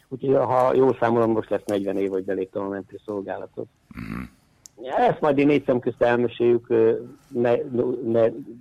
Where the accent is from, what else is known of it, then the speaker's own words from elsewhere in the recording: Jász-Nagykun-Szolnok, Hungary; born there; now in Kecskemét, Hungary; Kecskeméten lakom közel 40 éve, de én nem ott születtem, én a Jánosság szélén születtem, tehát Györgyén születtem, és hát a gimnáziumban Nagykőrösre jártam, és utána kerültem a Kecskemétre.